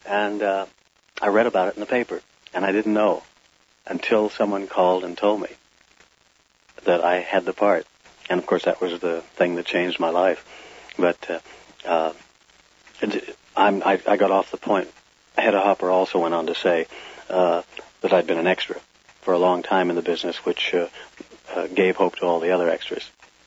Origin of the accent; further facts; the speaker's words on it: Los Angeles, California, United States; born there; I was born in Los Angeles, 1923, April 17th. I came of, quote, good stock.